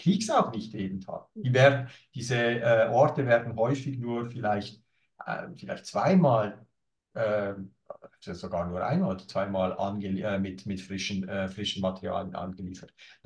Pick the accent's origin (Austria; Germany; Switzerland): Switzerland; das sage ich als Schweizer, ich lebe in einem hochpreisigen Land